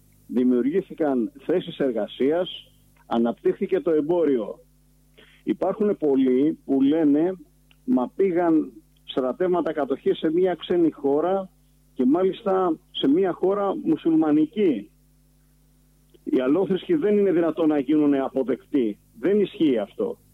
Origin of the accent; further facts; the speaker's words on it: Areopoli, Peloponnese, Greece; κατάγομαι από την Αρεόπολη Λακωνίας